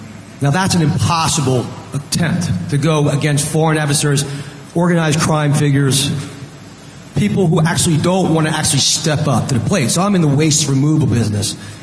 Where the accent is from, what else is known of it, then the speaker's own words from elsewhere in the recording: New Jersey, United States; So I'm from New Jersey.